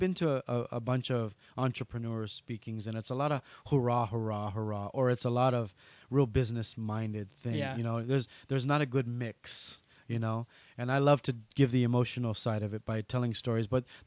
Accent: Hawaii, United States; Hey, I'm from Hawaii. I love your hotel.

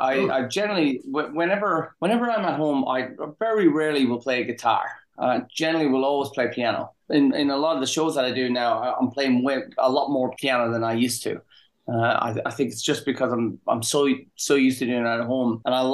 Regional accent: Ireland; when I was growing up in Ireland

